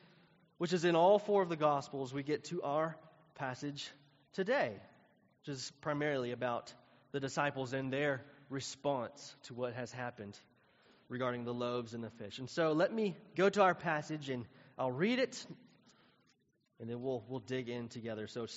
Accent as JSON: {"language": "English", "region": "Tennessee", "country": "United States", "accent": "Southern", "said": "I'm from Tennessee. You may have caught that from my accent."}